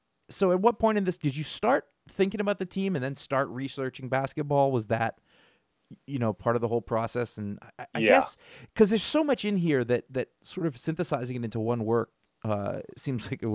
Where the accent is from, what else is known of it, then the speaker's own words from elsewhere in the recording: Brunswick, Maine, United States; Brunswick, Maine. Very, okay. Very far removed from that.